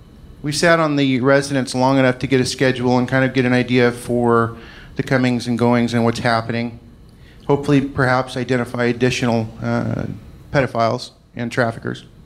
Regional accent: Scotland, United Kingdom; When I say rage, I'm Scottish and I get fucking pissed.

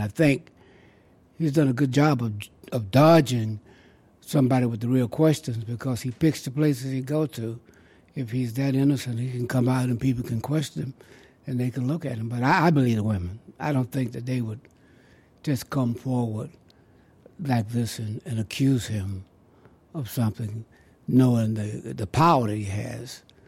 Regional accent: Fairfield, United States; He's from Fairfield, and I was raised in Fairfield.

